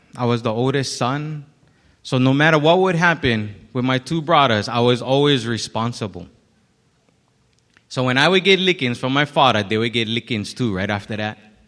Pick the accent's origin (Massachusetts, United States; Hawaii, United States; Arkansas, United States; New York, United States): Hawaii, United States; Kailua; We used to go to, we grew up in Kailua. We used to go to this little store around the corner.